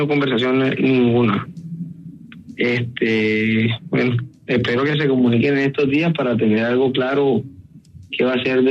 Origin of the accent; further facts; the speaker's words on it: Caribbean Region, Colombia; Soy costeño, pero bacano.